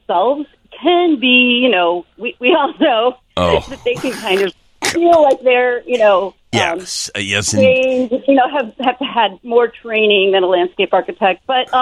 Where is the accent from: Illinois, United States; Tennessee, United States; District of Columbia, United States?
Illinois, United States; Evanston; And I grew up in Evanston, so I knew that, you know, that there were some to Harley Clark